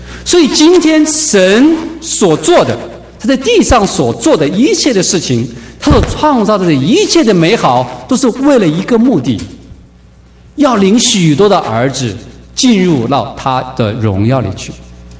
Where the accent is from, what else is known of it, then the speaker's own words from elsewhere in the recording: China; 我们中国人重不重视儿子啊？